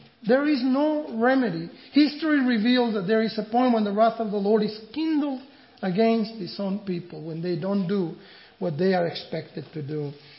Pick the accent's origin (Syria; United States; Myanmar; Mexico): Mexico; When I grew up in Mexico, you know, one of the things that I remember in my childhood is that we would play on the river, swim in the river.